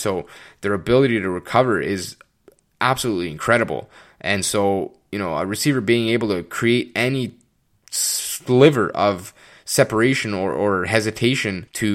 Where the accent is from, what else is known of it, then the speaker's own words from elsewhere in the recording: Hamilton, Ontario, Canada; who actually played for my hometown, Hamilton Tiger Cats.